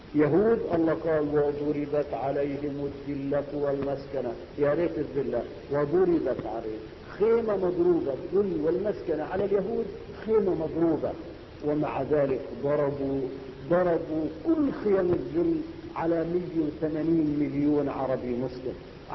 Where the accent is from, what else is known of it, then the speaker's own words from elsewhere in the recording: Syria; تجد البابا ورب الكعبة يهوديون باعتراف مسيحي عندنا في سوريا.